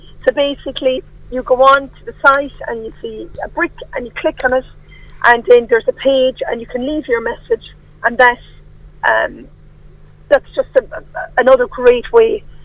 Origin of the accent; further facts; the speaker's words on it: Ireland; now in United Kingdom; Even if you forget my name, I'm the only Irish one there. I'm the Irish one.